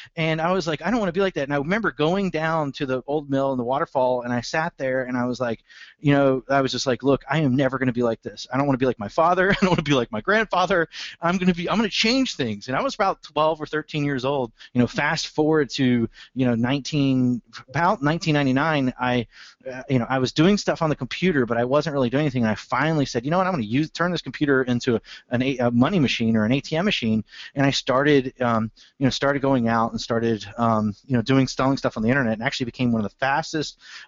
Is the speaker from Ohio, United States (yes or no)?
yes; Youngstown, Ohio, United States; born there; I was born in Youngstown, Ohio, right outside of Youngstown, Ohio.